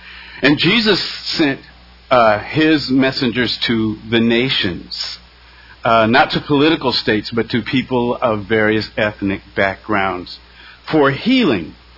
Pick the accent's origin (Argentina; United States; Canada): Canada; If I stop identifying as a Canadian citizen and instead identify by my Caucasian ethnicity, I find myself looking at a monster.